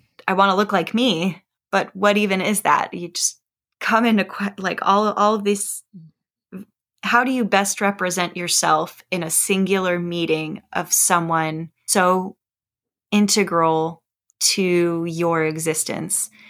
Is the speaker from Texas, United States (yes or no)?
yes; Texas, United States; I always felt othered growing up in South Texas because of my light skin. And I was, you know, made fun of for not knowing Spanish fluently down there.